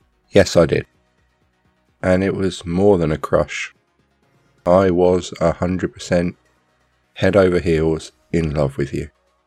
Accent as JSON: {"language": "English", "country": "United Kingdom", "said": "I mean, just because I'm British as well"}